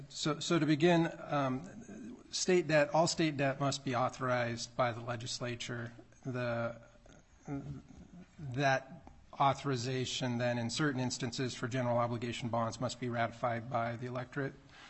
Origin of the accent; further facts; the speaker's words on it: Alaska, United States; I was born and raised in Alaska, and I went to college in northern Arizona and Flagstaff. Came back after school and have worked for the state of Alaska for around 27 years at this point.